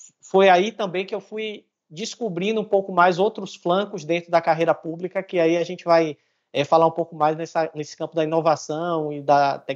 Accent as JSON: {"language": "Portuguese", "town": "Salvador", "region": "Bahia", "country": "Brazil", "also_born_or_lived": "São Paulo / Campinas", "said": "eu fui advogado da Petrobras aqui em Salvador, sou de Salvador, da Bahia"}